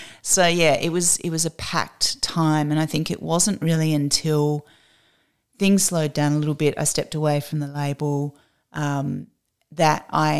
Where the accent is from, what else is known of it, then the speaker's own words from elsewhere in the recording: Adelaide, South Australia, Australia; also born or lived in Sydney; now in Melbourne, Australia; I was actually born here in Naam, and then I grew up on Kaurna land in Adelaide, and then I spent about 10 years on Gadigal land in Sydney. And then I came back to Naam, and I've been here now for about 20 years.